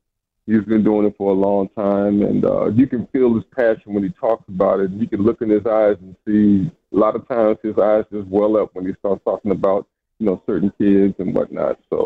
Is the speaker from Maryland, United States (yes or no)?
yes; Silver Spring, Maryland, United States; You know, I grew up in Silver Spring, Maryland, and I've never been to New York prior